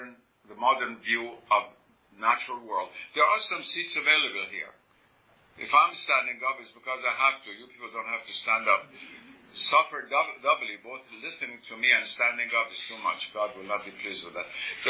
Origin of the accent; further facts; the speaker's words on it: Iran; first language Persian; English is a second language; well, Persian was my mother tongue, was living in Iran at that time.